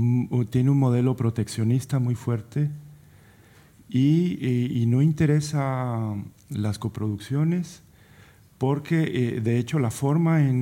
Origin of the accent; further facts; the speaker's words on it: Mexico; Ahora, lo interesante, y yo entiendo como mexicano